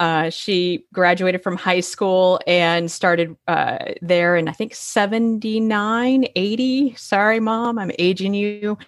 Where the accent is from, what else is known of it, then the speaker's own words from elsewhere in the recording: Florida, United States; I did mention that I was born and raised in Florida.